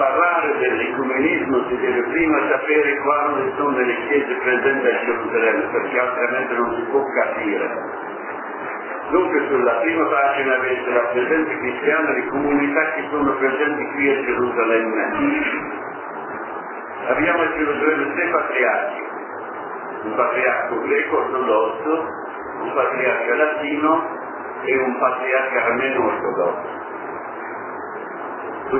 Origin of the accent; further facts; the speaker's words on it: Belgium; born there; Italian is a second language; now in Jerusalem; sono nato in Belgio, missionario d'Africa Padre Bianco, mi trovo qui a Gerusalemme dal 79